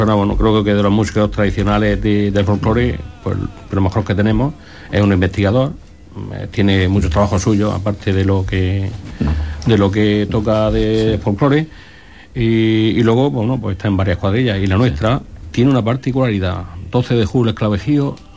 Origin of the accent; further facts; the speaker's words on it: Esparragal, Region of Murcia, Spain; Pues yo digo cieca, tal como suena, porque yo soy de Esparragar, y ahí se habla así.